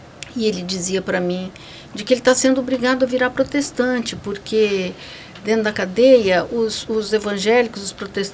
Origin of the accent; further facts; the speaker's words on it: Brazil; nós somos brasileiros